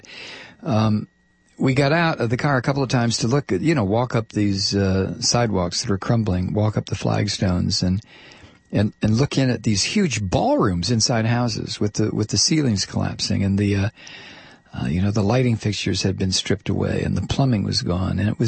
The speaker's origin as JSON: {"language": "English", "town": "Toledo", "region": "Ohio", "country": "United States", "tie": "born or raised there", "said": "When I was a kid growing up in Toledo, Detroit was like"}